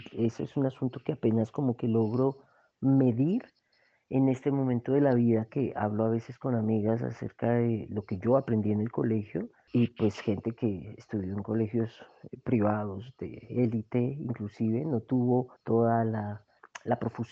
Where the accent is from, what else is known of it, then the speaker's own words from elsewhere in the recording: Manizales, Caldas, Colombia; also born or lived in Cali; now in Bogotá, Colombia; Nací en Cali y tenía 3 meses cuando me llevaron a vivir a Manizales y volví a conocer Cali cuando tenía 35 años. Entonces, aunque nací en Cali, yo siempre he dicho que soy de corazón manizaleño y vivo en Bogotá hace 20 años.